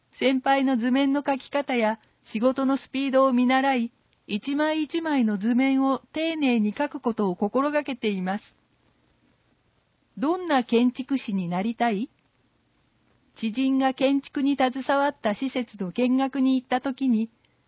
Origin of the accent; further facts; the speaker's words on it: Hachinohe, Aomori, Japan; 家族が市内にいるので、戻ってくることもあるかもしれません。帰省した時など、生まれ育った故郷と関わっていきたいです。